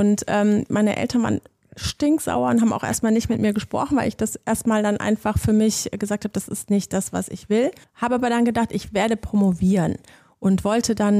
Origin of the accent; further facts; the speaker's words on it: Wuppertal, North Rhine-Westphalia, Germany; also born or lived in Argentina / Bavaria; ich bin dann irgendwann mal in so einer sehr prägenden Zeit nach Wuppertal gekommen, ich glaube in der 4. Klasse und habe dann hier auch zum ersten Mal Freunde gehabt, die länger Freunde waren.